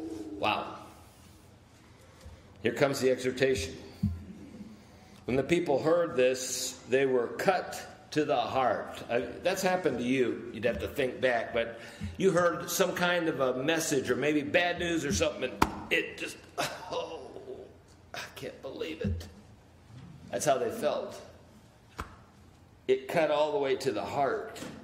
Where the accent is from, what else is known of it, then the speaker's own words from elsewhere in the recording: Indiana, United States; I was from Indiana, and she was from South Carolina.